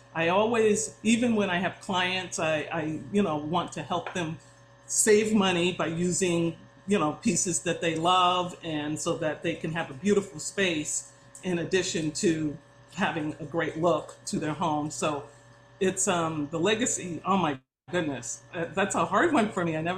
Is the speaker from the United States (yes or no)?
yes; New York, United States; Well, I grew up in New York, so it might not have been out here, but I remember.